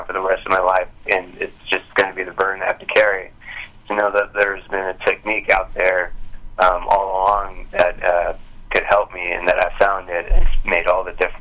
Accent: Anaheim, California, United States; I'm from Anaheim, California, born and raised.

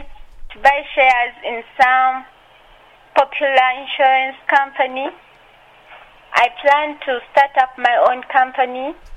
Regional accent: Uganda; now in South Africa; I'm not South African. I'm a student from Uganda, but studying at Maharishi Institute in South Africa.

